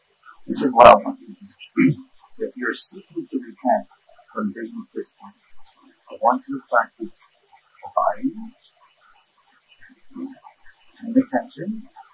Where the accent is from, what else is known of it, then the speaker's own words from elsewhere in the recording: South Korea; English is a second language; moved away; You know, when I was growing up in South Korea, I never saw a homeless person, by the way.